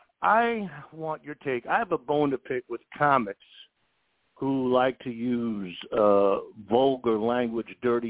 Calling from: New York, United States; I'm calling from New York.

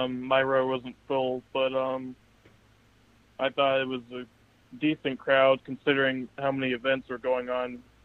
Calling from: Virginia, United States; calling from Virginia

